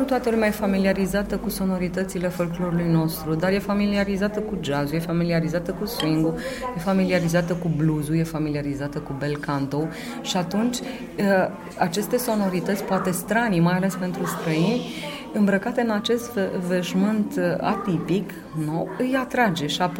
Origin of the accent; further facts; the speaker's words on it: Romania; m-a făcut să mă simt mândră că sunt româncă